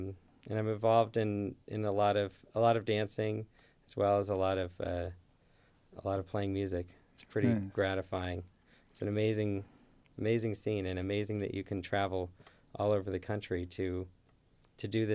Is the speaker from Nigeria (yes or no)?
no; Fairbanks, Alaska, United States; So I grew up in Fairbanks, Alaska, and my dad played fiddle music.